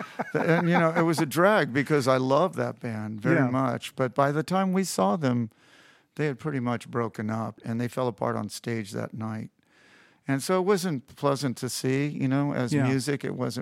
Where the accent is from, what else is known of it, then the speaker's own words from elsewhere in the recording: San Antonio, Texas, United States; born there; I was born in Texas, in San Antonio.